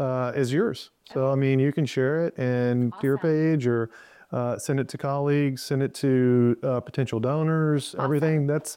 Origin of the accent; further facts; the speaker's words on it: Louisiana, United States; I grew up in Louisiana.